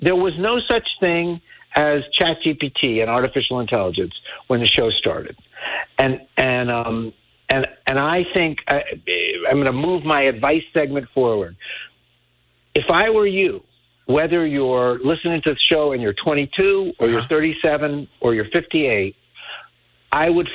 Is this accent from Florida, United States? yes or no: yes; Miami, Florida, United States; I grew up in Miami, 40-yard line seats for the Miami Hurricanes.